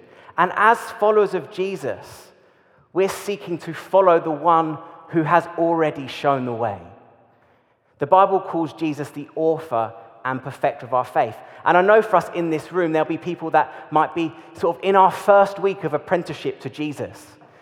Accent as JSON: {"language": "English", "town": "Slough", "region": "South East England", "country": "United Kingdom", "tie": "born or raised there", "said": "I grew up in Slough in a very different environment from here."}